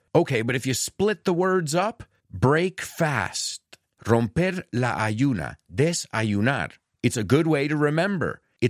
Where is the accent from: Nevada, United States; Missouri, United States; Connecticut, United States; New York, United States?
New York, United States; And growing up in New York around a lot of Jewish people, I knew a lot about Passover.